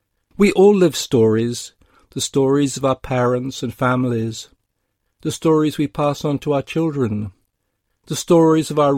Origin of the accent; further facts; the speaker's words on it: London, United Kingdom; now in United States; I grew up in London, walked its city streets in my teenage years, and later moved to a small town on the California coast.